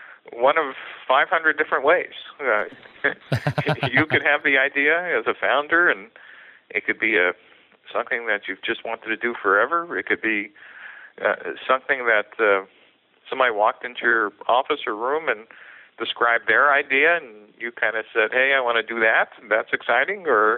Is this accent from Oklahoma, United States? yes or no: no; New York City, New York, United States; So I grew up in New York City.